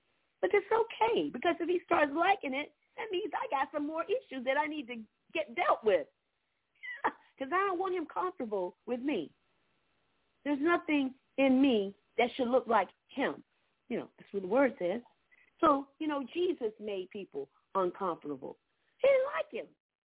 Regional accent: Orlando, Florida, United States; moved away; You know, I was born and raised in Orlando. I left there 20 years ago, a little over 20 years ago.

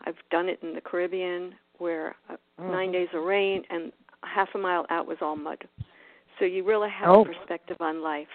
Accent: Florida, United States; also born or lived in Kauai; I'm from South Florida.

